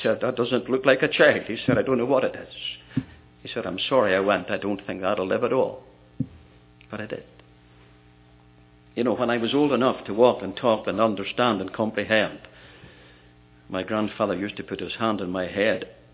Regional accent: Ballymena, Northern Ireland, United Kingdom; a missionary had come to my hometown of Ballymena to give some talks

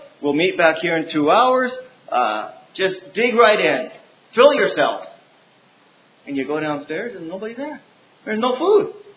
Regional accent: El Salvador; trying to learn Spanish language, even though I was raised in El Salvador, I struggle with it.

